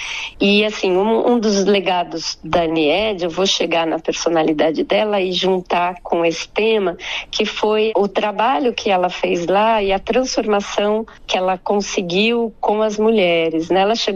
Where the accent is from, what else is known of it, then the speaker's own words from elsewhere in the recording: São Paulo, Brazil; Eu sou de São Paulo, então eu continuei essas conversas à distância.